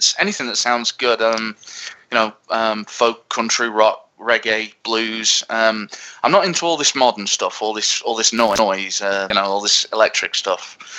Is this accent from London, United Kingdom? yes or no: no; Nottingham, East Midlands, United Kingdom; And that was when the first round was actually in Nottingham, so I got to perform in my hometown, which was fantastic.